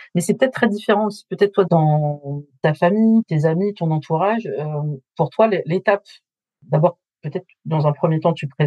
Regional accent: France; born there; moi, je suis née ici, je suis née en France. En fait, je suis française, moi. Oui, je suis d'origine algérienne, mais je suis française. Je peux vous faire un accent de banlieue, si vous voulez.

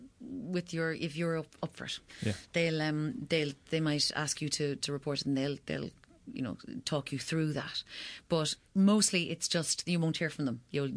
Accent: Kinsale, Munster, Ireland; He got racist abuse on the street in my hometown, but it's not about the town. It's Kinsale in County Cork.

